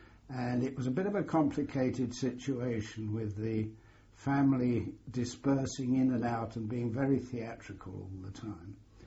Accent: Tulse Hill, London, United Kingdom; born there; Yes, I was born in Brixton, actually Tulse Hill, in London, on 12th of July 1921.

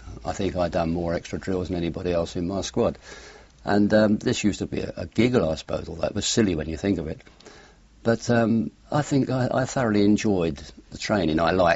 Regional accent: London, United Kingdom; born there; I was born in the East End of London, 1922.

